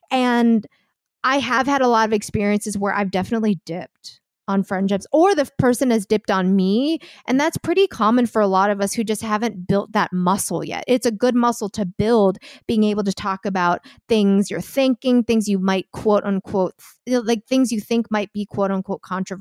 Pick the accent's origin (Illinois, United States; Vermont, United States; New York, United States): Illinois, United States; Chicago; I'm from Chicago.